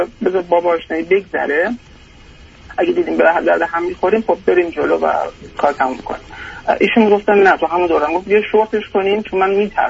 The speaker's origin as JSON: {"language": "Persian", "country": "Iran", "moved": "as an adult", "lives_now": "Australia", "said": "بعد از 5 سال هم از ایران خارج شدیم و مهاجرت کردیم به استرالیا و اومدیم اینجا"}